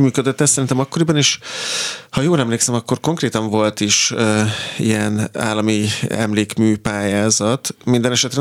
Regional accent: Hajdúnánás, Hajdú-Bihar, Hungary; a valóságban ez Hajdunánás, ahol én felnőttem

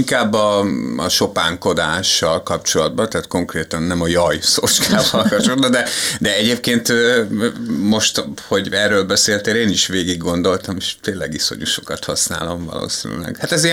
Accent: Hungary; én pláne akkor 20 éves, csak Magyarországon élő magyarként

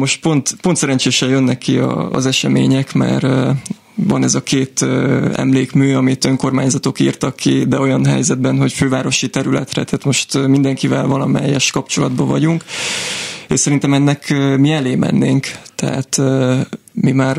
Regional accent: Hungary; most egyedül magyarként ott tudunk egy kis nyomot hagyni hát a Katalán fővárosban.

